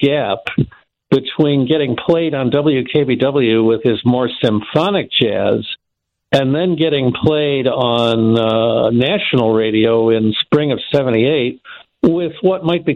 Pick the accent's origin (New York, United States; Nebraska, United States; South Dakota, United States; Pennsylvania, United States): New York, United States; Buffalo; I grew up in the Buffalo area